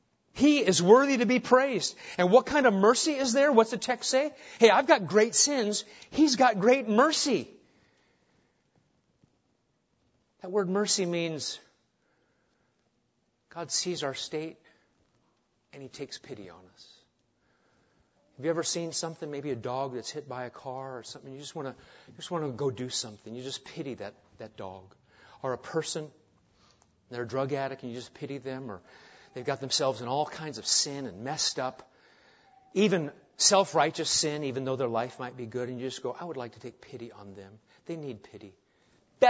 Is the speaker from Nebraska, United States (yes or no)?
yes; Nebraska, United States; When I was growing up in Nebraska, we had a sportscaster.